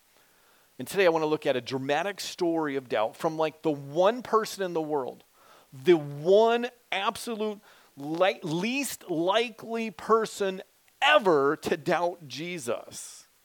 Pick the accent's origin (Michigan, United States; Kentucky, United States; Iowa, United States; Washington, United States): Washington, United States; Wenatchee; I grew up in Washington State in the town of Wenatchee, which is in the center of Washington.